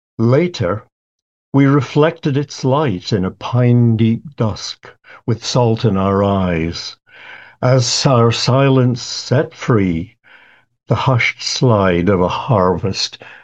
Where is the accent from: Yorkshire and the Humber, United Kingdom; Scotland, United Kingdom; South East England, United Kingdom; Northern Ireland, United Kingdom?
Scotland, United Kingdom; I'm an interloper. I'm a Scot. That's my nationality. And that means that I speak in Scots, which, by the way, is a language.